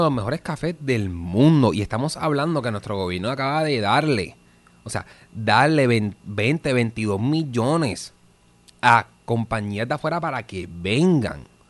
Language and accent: Spanish; Puerto Rico; si tú dices yo soy caribeño, yo soy puertorriqueño, ellos automáticamente reconocen el café. Ok. Y el café de nosotros es de los mejores cafés